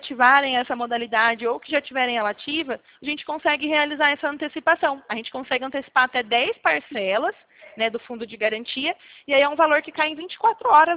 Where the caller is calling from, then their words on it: Limeira, São Paulo, Brazil; Eu falo aqui do estado de São Paulo, do interior, da cidade de Limeira.